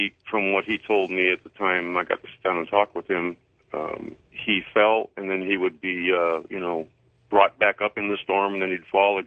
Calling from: Mojave Valley, Arizona, United States; I'm calling you from Mojave Valley, Arizona.

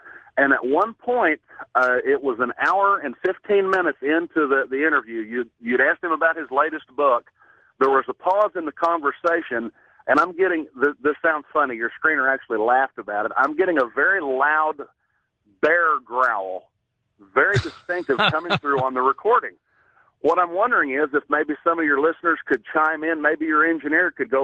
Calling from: Oklahoma, United States; Calling from North Central Oklahoma.

